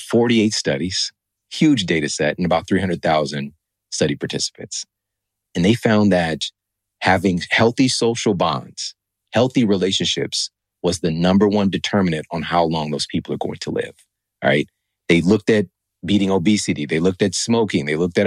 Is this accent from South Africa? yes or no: no; St. Louis, Missouri, United States; I'm from St. Louis.